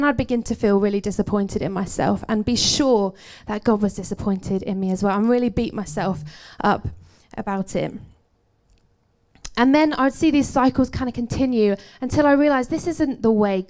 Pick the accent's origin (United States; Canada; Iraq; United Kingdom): United Kingdom; Hoddesdon, East of England; and I'm from Hoddesdon in Hertfordshire